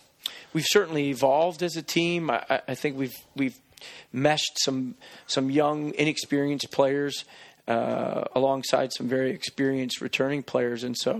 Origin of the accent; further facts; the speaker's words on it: Detroit, Michigan, United States; I come from Detroit, and that's hockey town.